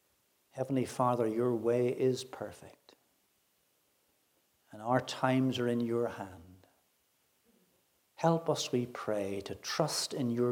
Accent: Coleraine, Northern Ireland, United Kingdom; I was born in Coleraine, spent the first 19 years of my life there, and Coleraine, therefore, is my hometown. In 1980, I married Olive, and we came to Kilkeel, where we lived for almost 3 years, in a little flat at 32B Rooney Road.

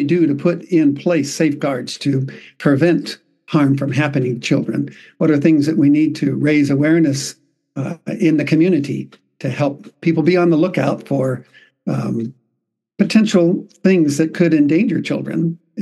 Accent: Manila, Metro Manila, Philippines; born there; I was born in Manila, Philippines, to missionary parents there who stayed and ministered at an MK school for 60 years. Then I myself, with my wife, served as a missionary in Japan for 14 years

